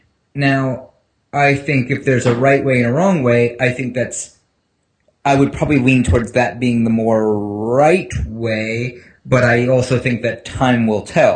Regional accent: New York, United States; now in Virginia, United States; I grew up in New York, which is super, like, atheist, liberal city. And now I'm living in Virginia

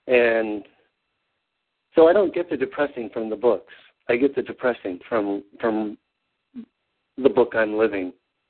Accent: Washington, United States; I grew up on Hood Canal in Washington, which is the home base of the Ohio-class submarines that have Trident missiles.

